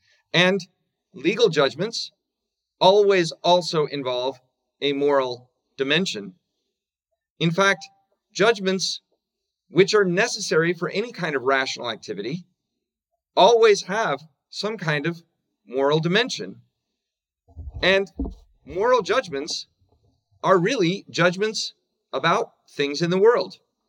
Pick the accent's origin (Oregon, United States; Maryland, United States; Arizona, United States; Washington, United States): Washington, United States; Seattle; also born or lived in California; I went to college in California, Southern California. I'm from Seattle originally.